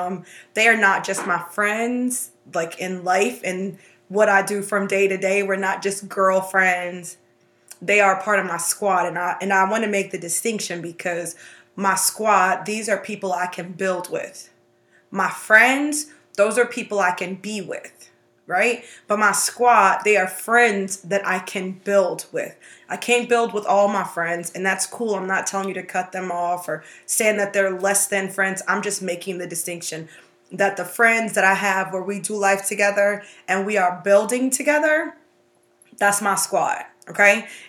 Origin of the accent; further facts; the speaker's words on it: Florida, United States; I'm from Florida. I am from Florida. And I think that matters. Even though I live in North Carolina, I feel like telling you I'm from Florida matters.